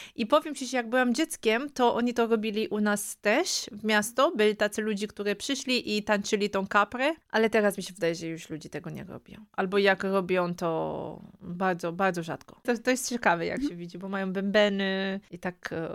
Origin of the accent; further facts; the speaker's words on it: Bucharest, Romania; Polish is a second language; ja jestem z Bukareszt, koło Bukaresztu